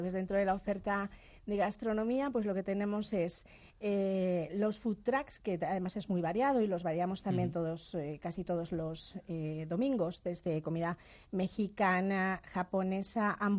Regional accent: Spain; como somos los españoles, nosotros imitamos y luego las adaptamos

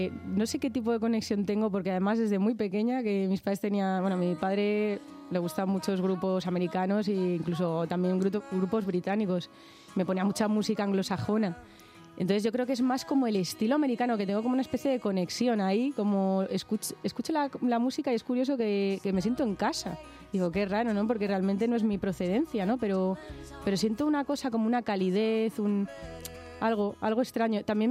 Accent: Spain; first language Spanish; also born or lived in London; Porque al final soy española y al final es verdad que he vivido en Londres, he viajado mucho y tal... Pero al final mi lengua nativa es el español

